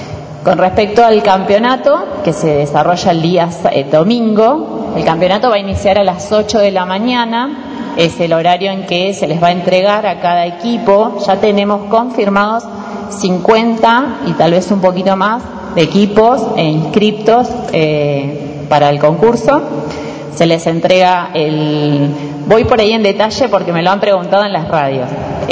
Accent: Argentina; algo que nos distingue como argentinos

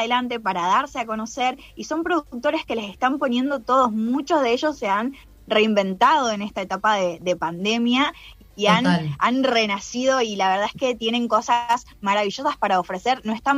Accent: Concepción del Uruguay, Entre Ríos, Argentina; now in Patagonia, Argentina; Tengo muchas ganas de darme una vuelta por Entre Ríos, que es de donde soy. Soy litoraleña de Concepción del Uruguay. Uh-huh. Y estando acá en la Patagonia

